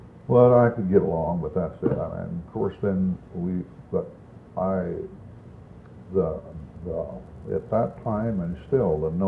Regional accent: Oklahoma, United States; And I was raised in Oklahoma.

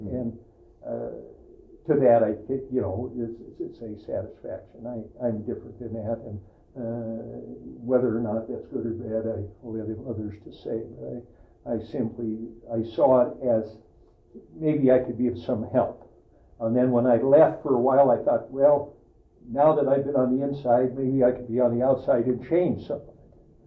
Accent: Alaska, United States; born there; I was born in Alaska.

